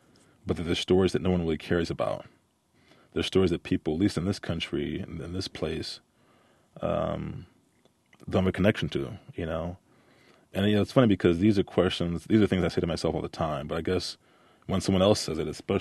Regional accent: St. Louis, Missouri, United States; I'm from St. Louis, and I was in St. Louis before I came here to visit U of I.

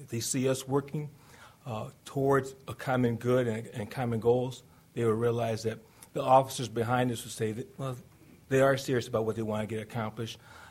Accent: Detroit, Michigan, United States; It goes all the way back from growing up in Detroit, Michigan, many, many years ago.

